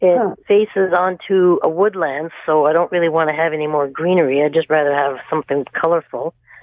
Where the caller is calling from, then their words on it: Pickering, Ontario, Canada; Claremont, which is north end of Pickering.